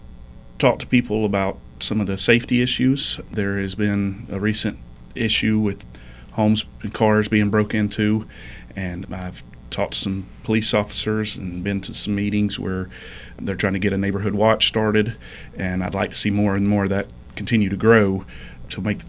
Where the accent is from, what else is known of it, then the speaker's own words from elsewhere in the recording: Cartersville, Georgia, United States; I am from Cartersville. I've lived here most of my life.